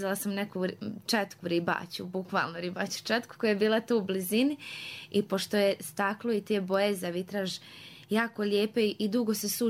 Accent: Vlašić, Federation of Bosnia and Herzegovina, Bosnia & Herzegovina; jer kod nas na Vlašiću nema ni signala za mobitel, nismo imali fiksne telefone

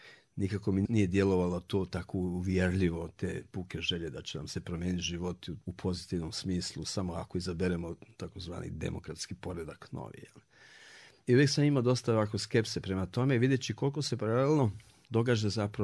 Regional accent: Ćuprija, Šumadija and Western Serbia, Serbia; born there; Ja sam rođen u Čupriji, u Srbiji, mi je otac bio vojno lice, zapravo prvo partizan

